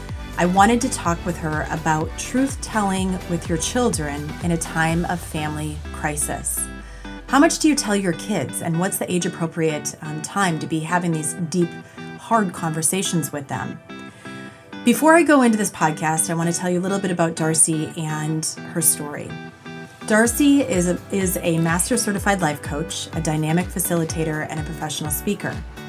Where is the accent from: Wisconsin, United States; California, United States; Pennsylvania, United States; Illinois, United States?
Wisconsin, United States; Black Earth; So Darcy is living currently in Madison, Wisconsin, which as you all know is near my hometown of Black Earth.